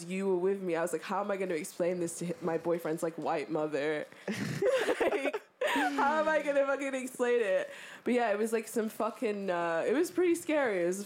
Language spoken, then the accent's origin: English; United Kingdom; And me and Jake were like, oh my God, oh my God. We were like being so British.